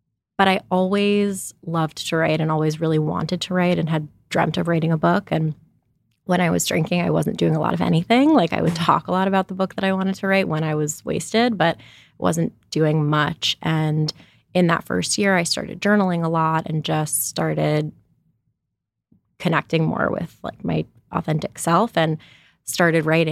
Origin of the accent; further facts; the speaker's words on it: New York City, New York, United States; now in Los Angeles, United States; So I am 33. I live in Los Angeles and I'm from New York City originally.